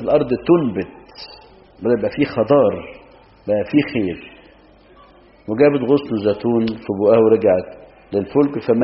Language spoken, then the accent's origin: Arabic; Egypt; بارك لي يا بابا، ده مش عندنا في مصر في مكان تاني